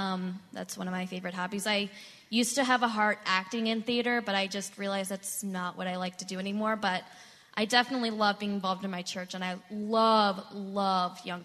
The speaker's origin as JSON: {"language": "English", "town": "Kalamazoo", "region": "Michigan", "country": "United States", "said": "Southwest Michigan. Kalamazoo, baby! Yeah. Yeah."}